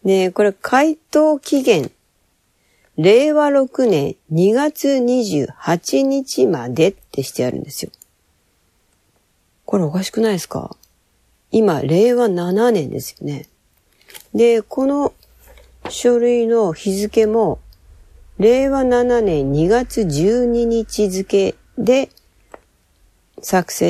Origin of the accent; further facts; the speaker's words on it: Atami, Shizuoka, Japan; also born or lived in Kawasaki; 私は、川崎で生まれて静岡県熱海市育ちなんです。